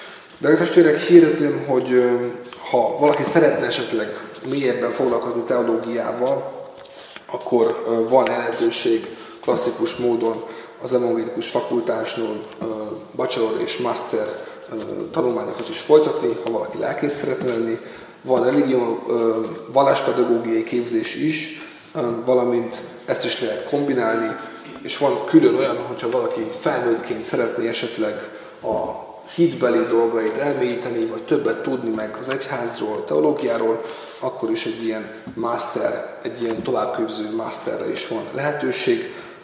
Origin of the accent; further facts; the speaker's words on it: Tyúkod, Szabolcs-Szatmár-Bereg, Hungary; hozok sokféle köszöntést úgy a szülőfalumból, Tyúkodról, mint Debrecenből, mint Budapestről